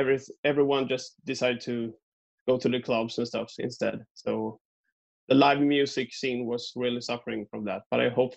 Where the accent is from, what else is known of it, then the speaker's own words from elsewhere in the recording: Eksjö, Jönköping County, Sweden; English is a second language; We grew up in Eksjö. It's a very, very small town